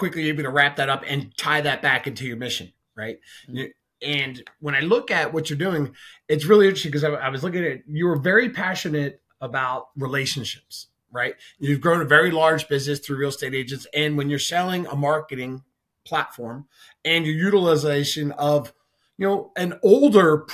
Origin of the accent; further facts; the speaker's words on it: Philadelphia, Pennsylvania, United States; I grew up in Philly and then went to high school in Jenkintown, King of Prussia.